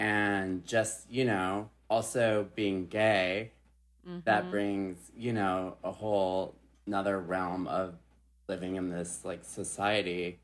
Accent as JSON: {"language": "English", "region": "North Dakota", "country": "United States", "tie": "born or raised there", "said": "Yeah, so I grew up in North Dakota in a town probably with no more than, maybe 9,000 people."}